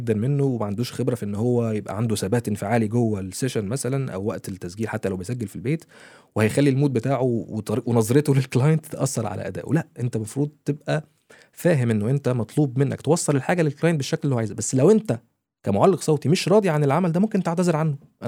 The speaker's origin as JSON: {"language": "Arabic", "country": "Egypt", "lives_now": "Dubai, United Arab Emirates", "said": "انا معايا اسرة وعايز الاسرة دي تفضل موجودة معايا في دبي. احنا من مصر كل حاجة، بس انا عايز افضل موجود في البلد"}